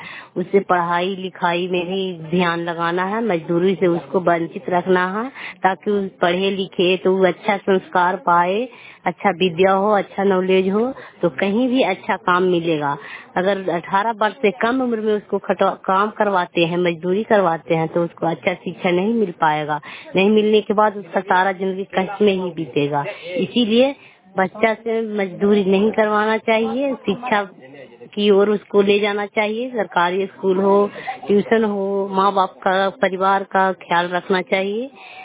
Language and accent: Hindi; Barhampur, India; मैं बरहमपुर गांव की रहने वाली हूं।